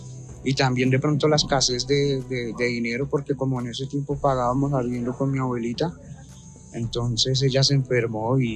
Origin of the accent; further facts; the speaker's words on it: Bogotá, Colombia; tengo 33 años, soy de aquí de Bogotá. Toda la vida he estado aquí en Bogotá porque yo soy de acá. Mi familia es de aquí de Bogotá